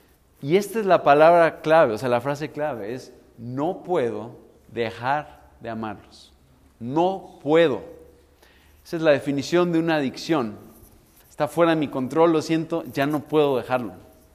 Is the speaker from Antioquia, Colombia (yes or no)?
yes; Medellín, Antioquia, Colombia; yo vengo de Medellín y en Medellín es muy común el sacrificio de hijos.